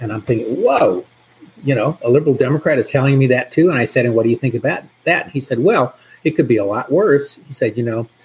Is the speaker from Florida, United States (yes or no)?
yes; Orlando, Florida, United States; Now, remember, I grew up in Orlando.